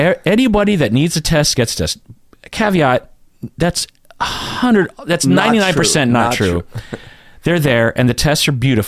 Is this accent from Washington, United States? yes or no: yes; Seattle, Washington, United States; oh, we're from Seattle. And instantly everyone was afraid of us.